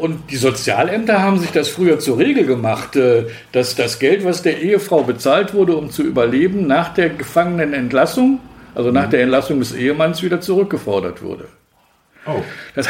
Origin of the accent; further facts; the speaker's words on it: Moers, North Rhine-Westphalia, Germany; Ich selbst als kleines Kind in Moers am Niederrhein aufgewachsen